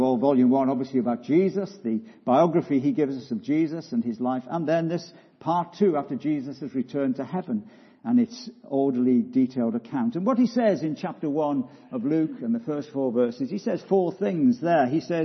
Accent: Wales, United Kingdom; even as a Welshman, I say that.

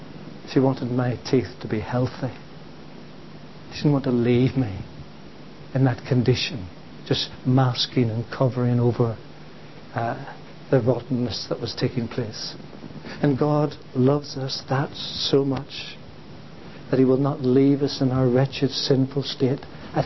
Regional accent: Belfast, Northern Ireland, United Kingdom; Now, as most of you know, I come from Belfast.

